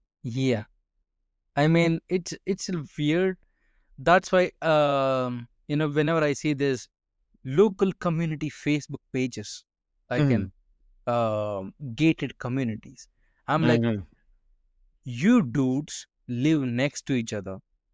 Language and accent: English; India; when I say I'm from India and they say, your country is very colorful, that's when I know they're bullshitting.